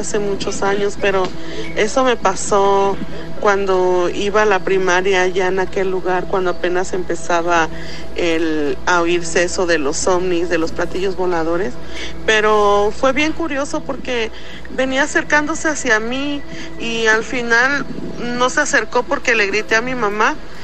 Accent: Fortín de las Flores, Veracruz, Mexico; now in Dallas, United States; Cuando era niña, yo soy de aquí de Dallas, pero me crié en Fortín de las Flores, Veracruz. Y allá estudié desde que era niña, la primaria, la secundaria.

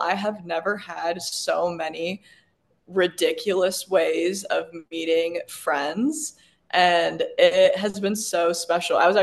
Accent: Chicago, Illinois, United States; also born or lived in St. Louis; oh, I'm from Chicago, but I just moved here from St. Louis.

